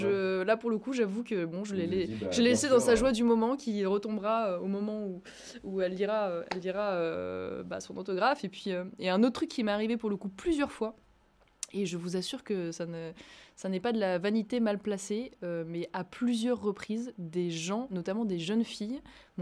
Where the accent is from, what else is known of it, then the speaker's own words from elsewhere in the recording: Brittany, France; now in Carpentras, France; Je n'ai aucune origine vauclusienne. Hein. Moi, je suis bretonne d'origine